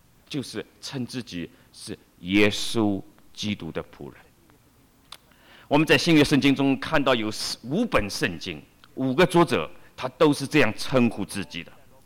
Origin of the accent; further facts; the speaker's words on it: China; now in United States; 我们中国人，包括我自己在内，有不少人是不大喜欢运动的